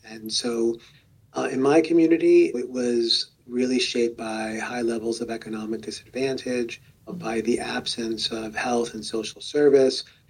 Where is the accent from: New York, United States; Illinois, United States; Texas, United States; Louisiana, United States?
New York, United States; New York City; I was born in the South Bronx in a community that is 75% Latino and 25% African American. And at the time when I was growing up